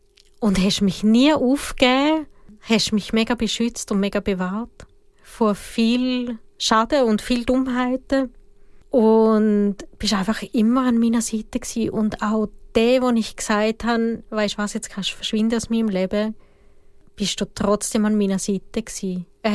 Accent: Austria; now in Switzerland; Ich bin jetzt in Österreich aufgewachsen. Zu dem Zeitpunkt habe ich in Wien gelebt.

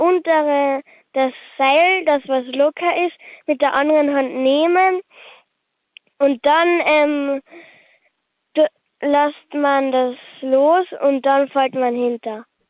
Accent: Carinthia, Austria; Ich bin 8 Jahre alt und ich komme aus Brücken. Das liegt im Bundesland Kärnten.

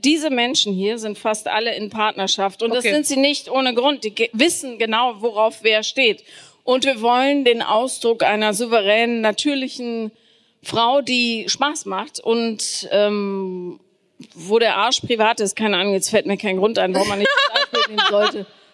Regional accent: Bonn, North Rhine-Westphalia, Germany; ich bin ja im Kölner Raum, also ich bin in Bonn aufgewachsen.

